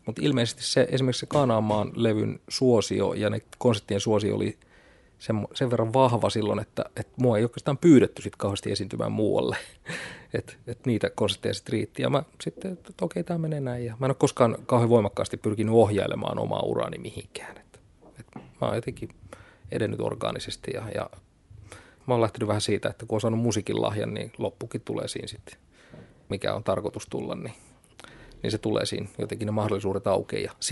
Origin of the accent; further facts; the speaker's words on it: Huittinen, Satakunta, Finland; mä oon Huittisista kotosi ja siellä oli paljon evankeelisten virsiä ja Sionin kanteleen juttuja. Ja toisaalta taas sitten mummon suku oli Pohjanmaalta.